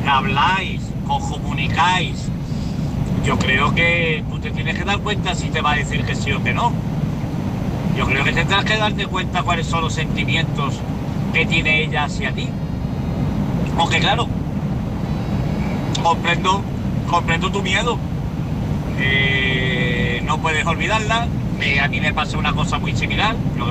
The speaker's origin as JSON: {"language": "Spanish", "region": "Andalusia", "country": "Spain", "said": "como andaluz que soy, pues siempre me he metido."}